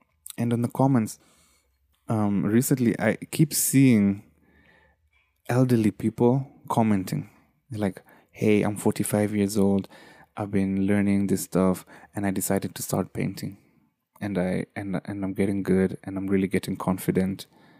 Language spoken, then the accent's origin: English; Kenya; But as a Kenyan, you know, as a third worldian, I just felt like this is another way where I don't limit myself to my locality.